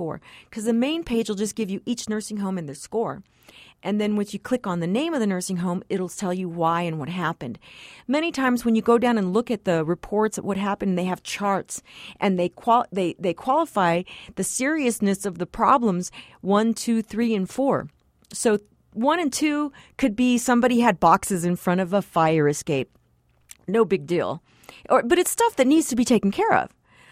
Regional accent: Texas, United States; now in El Paso, United States; even lower than my hometown county of Cameron County in South Texas, even lower. We in El Paso will keep grandpa on a hospital gurney in the living room if we have

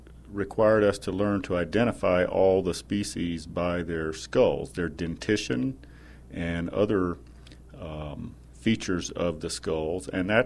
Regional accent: Tennessee, United States; I grew up in Tennessee and was fortunate that my father was a school teacher

